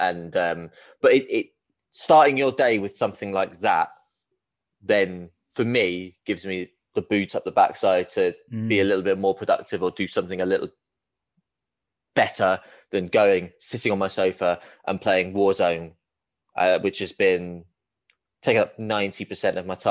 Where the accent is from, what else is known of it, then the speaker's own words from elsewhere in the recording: East of England, United Kingdom; born there; obviously, you can tell from my accent that I am a very credible Man United fan, being born near Watford.